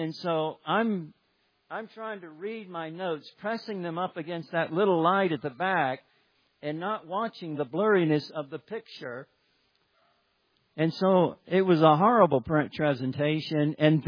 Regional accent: Alabama, United States; You know, I grew up in North Alabama on a farm, and I was very rebellious, struggled greatly.

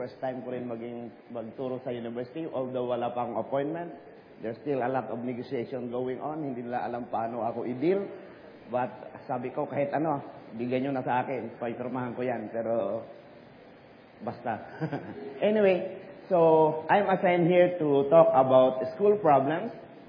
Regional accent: Mindanao, Philippines; Ganon kahirap noon kasi I'm from Mindanao. We are 8 children.

